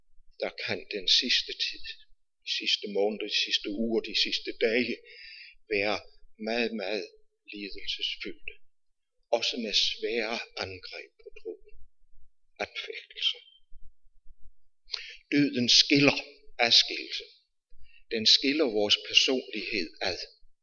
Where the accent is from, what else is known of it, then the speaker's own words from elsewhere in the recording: Region of Southern Denmark, Denmark; der hvor jeg kommer, når jeg er hjemme i Sønderjylland, tager jeg ofte turen derop.